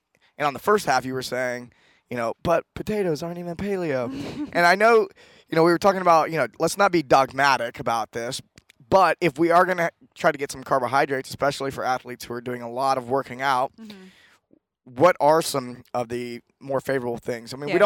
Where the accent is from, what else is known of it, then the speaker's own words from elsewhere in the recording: the South, United States; I'm from the South, and I used to love those things.